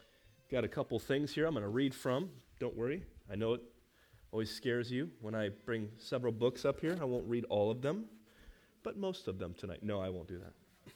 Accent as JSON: {"language": "English", "town": "Iowa City", "region": "Iowa", "country": "United States", "tie": "born or raised there", "said": "I grew up in Iowa City."}